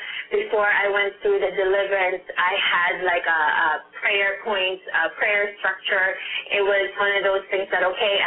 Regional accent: Toronto, Ontario, Canada; So I'm from Toronto, Canada, and my experience is actually a lot different.

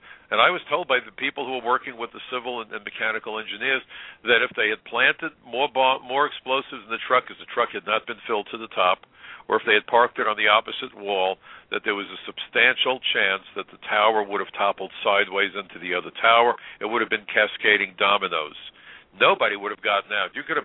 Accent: New York City, New York, United States; I'm a New Yorker, and whites are in the minority in New York City.

